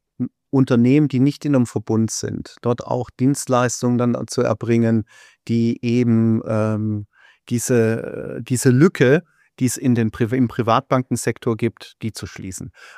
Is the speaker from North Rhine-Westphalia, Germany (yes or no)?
no; Baden-Württemberg, Germany; now in Berlin, Germany; Gut, also ursprünglich, wie man hört, ich bin Schwabe, ja